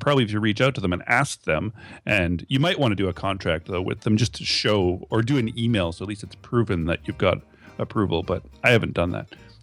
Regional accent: Canada; And I'm Canadian, so this fair use thing is different

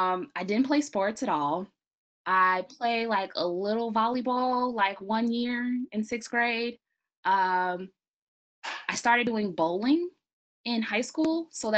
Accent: Chicago, Illinois, United States; So growing up in Chicago, we lived in a pretty rough neighborhood, but it was pretty nice, meaning that everybody in my family lived in the same building.

